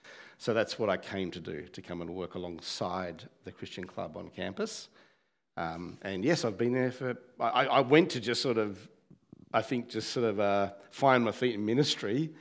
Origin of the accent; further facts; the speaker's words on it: Tasmania, Australia; So I'm from Tasmania, grew up there, was working there